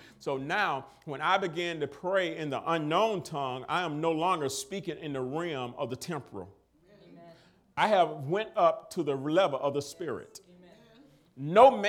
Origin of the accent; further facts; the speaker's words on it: Alabama, United States; I am from Alabama. What I'm doing in Washington State, man?